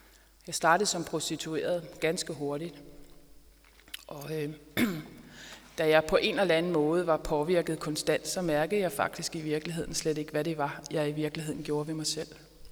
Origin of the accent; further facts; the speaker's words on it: Amager, Capital Region of Denmark, Denmark; also born or lived in Frederiksberg; Jeg er født på Frederiksberg, og jeg er opvokset på Amager. Jeg føler faktisk, at jeg er en Amager-pige. Men jeg flyttede på Vesterbro i en alder af 15 år.